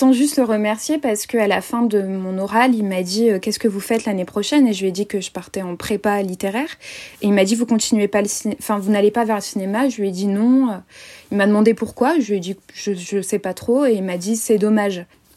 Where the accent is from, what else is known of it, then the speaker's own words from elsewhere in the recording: Amiens, Hauts-de-France, France; now in Paris, France; Moi, je viens de Picardie, de base, donc j'étais à Amiens.